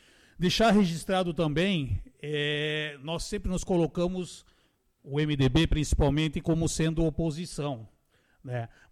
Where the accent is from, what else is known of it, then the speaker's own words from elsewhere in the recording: Paraná, Brazil; moved away; ela começa em 76, quando eu vim do Paraná para cá.